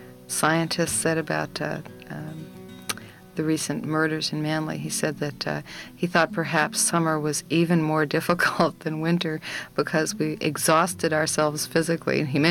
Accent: Anchorage, Alaska, United States; now in Fairbanks, United States; I grew up in Anchorage, and we have much more extreme conditions here in Anchorage.

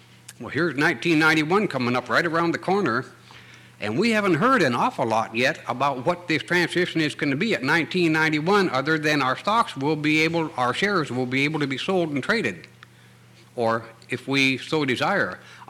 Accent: Juneau, Alaska, United States; born there; I was born in Juneau.

